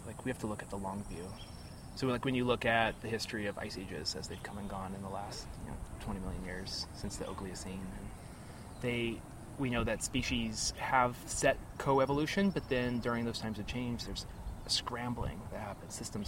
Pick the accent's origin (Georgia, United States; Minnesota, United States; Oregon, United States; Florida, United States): Oregon, United States; Portland; I grew up in Portland, Oregon